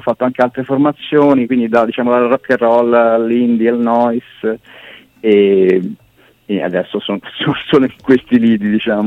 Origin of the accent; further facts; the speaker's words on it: Terni, Umbria, Italy; also born or lived in Viterbo; now in Ravenna, Italy; sono umbro di Terni, vissuto a Viterbo per molti anni, ho avuto anche varie band e poi da circa 15 anni che vivo a Ravenna